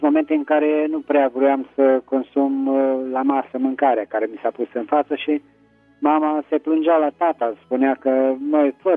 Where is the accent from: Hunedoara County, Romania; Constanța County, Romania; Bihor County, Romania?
Hunedoara County, Romania; Petroșani; din Petroșani.